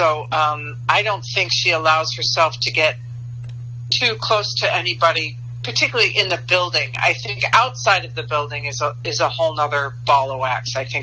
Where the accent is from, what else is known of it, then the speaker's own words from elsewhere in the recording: Chicago, Illinois, United States; accent: Chicago; I am a Chicagoan. I was born and raised here. So you do get a sense of place when I'm on screen, because there is no losing this Chicago accent.